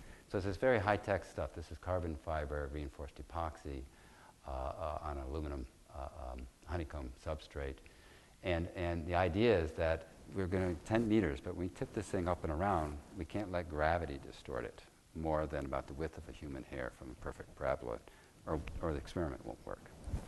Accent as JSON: {"language": "English", "region": "New York", "country": "United States", "said": "I'm from New York, so I'd like that."}